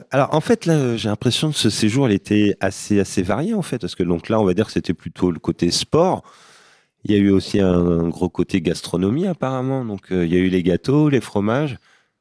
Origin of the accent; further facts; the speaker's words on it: Normandy, France; moi, je suis normand, hein, comme vous, mais un très mauvais normand.